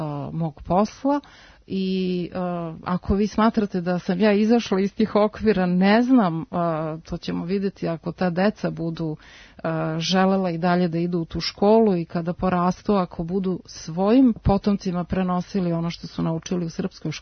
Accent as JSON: {"language": "Serbian", "country": "Serbia", "said": "mi koji dolazimo iz Srbije"}